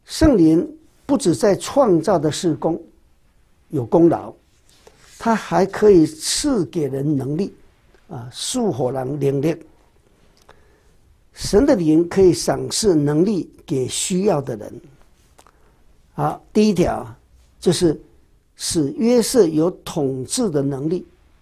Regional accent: China; 我们中国人说是蓝天碧海啊，那天是蓝色的。

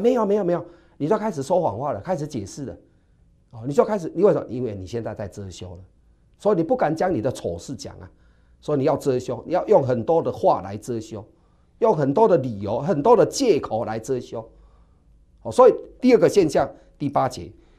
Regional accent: Taiwan; 这就是我们台湾人讲的脚尾都冷去了

